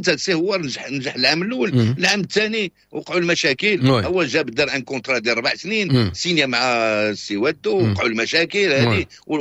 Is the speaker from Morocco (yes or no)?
yes; Morocco; هاد السميات هادو صافي تصبنوا عندنا في المغرب